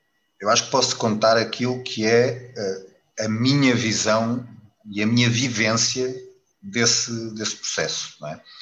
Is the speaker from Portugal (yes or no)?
yes; Portugal; acho que como português também grato pela tarefa que teve enquanto primeiro-ministro